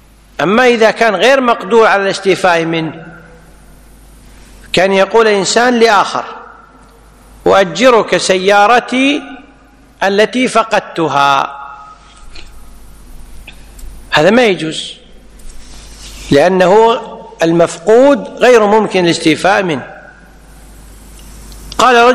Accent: Kuwait; ولذلك عندنا في الكويت القانون ينص على المذهب المالكي

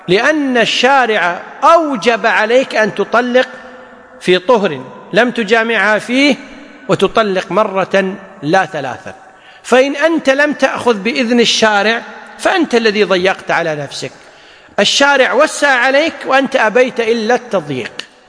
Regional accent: Kuwait; وهو المفتى به عندنا في الكويت

